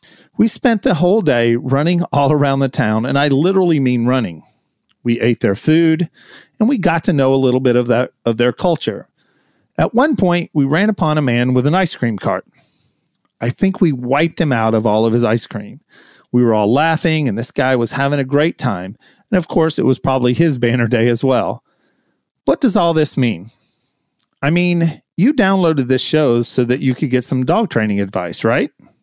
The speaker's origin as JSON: {"language": "English", "region": "the South", "country": "United States", "accent": "southern", "said": "not just because you love my southern accent."}